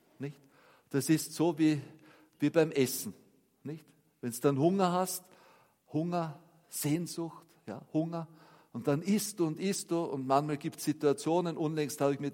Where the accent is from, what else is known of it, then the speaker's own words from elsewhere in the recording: Wampersdorf, Lower Austria, Austria; Also ich komme aus Wampersdorf und da gab es nur schlechte Busverbindungen und wenn dann nur in so Kleinstädte wie Eisenstadt oder Baden.